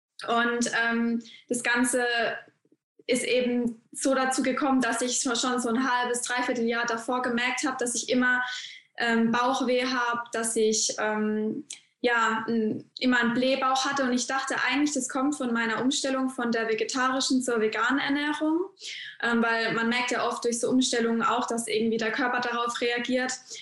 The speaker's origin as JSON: {"language": "German", "town": "Heidelberg", "region": "Baden-Württemberg", "country": "Germany", "said": "ich bin 25 Jahre alt und ich komme aus Heidelberg."}